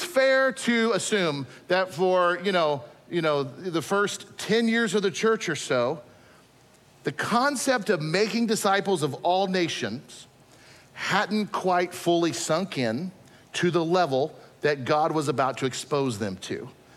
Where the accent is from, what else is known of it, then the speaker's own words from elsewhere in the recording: United States; Just like me as an American, I didn't stop being an American when I became a Christian.